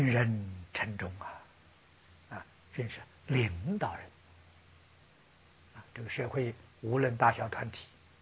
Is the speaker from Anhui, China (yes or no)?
yes; Anhui, China; 我在我的家乡安徽也建了一个韩英纪念馆，啊，现在我们在马来西亚古晋